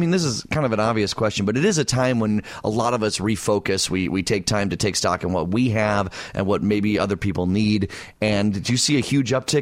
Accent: Downers Grove, Illinois, United States; We have Rosemary in my hometown of Downers Grove.

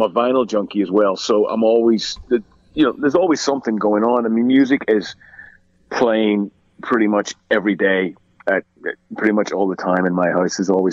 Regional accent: Ireland; I mean, it was really two bands for me, being Irish, and they were both Irish bands, you know, just because they belonged to us, you know.

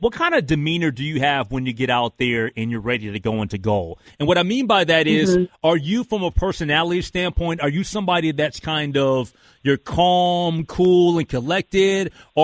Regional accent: Minnesota, United States; You know, I mean, like I'm a Minnesotan at heart, but it's all good.

